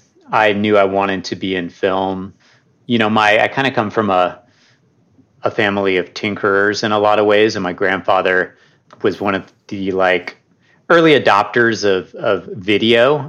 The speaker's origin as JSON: {"language": "English", "town": "Berkeley", "region": "California", "country": "United States", "tie": "born there", "said": "Yeah, I'm first generation. I was born in Berkeley, California, middle of three boys."}